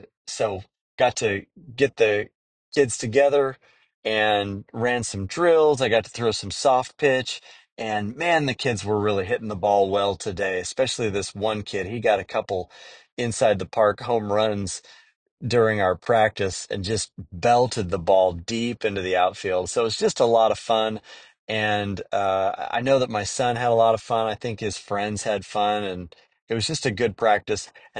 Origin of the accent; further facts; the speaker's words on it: California, United States; born there; I was born on the East Bay, where the Warriors used to be before they turned traders and moved to San Francisco on the other side of the bay